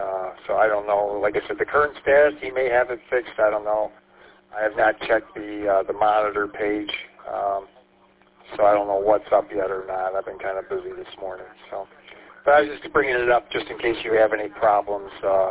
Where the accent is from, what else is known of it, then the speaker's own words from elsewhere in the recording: St. Clair Shores, Michigan, United States; Heard you were in my hometown yesterday of St. Clair Shores, taking care of some personal medical business. I hope you enjoyed your time. I kind of missed the place, but it's not what it was when I was a kid.